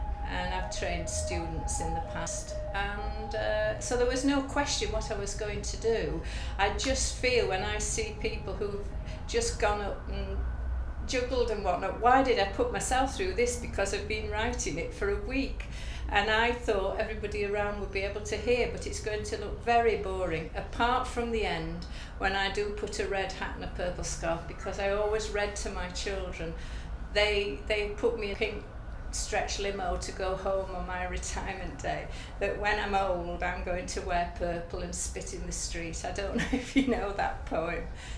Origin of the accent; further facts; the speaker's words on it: Leeds, Yorkshire and the Humber, United Kingdom; I'm 67. Say you're surprised, please. And I come from Leeds. I live in Leeds at the moment.